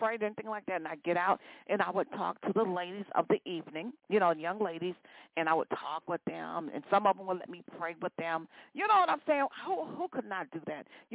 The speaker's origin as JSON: {"language": "English", "town": "Chicago", "region": "Illinois", "country": "United States", "tie": "born or raised there", "said": "I remember when I was growing up on West Side of Chicago, I grew up on West Side of Chicago"}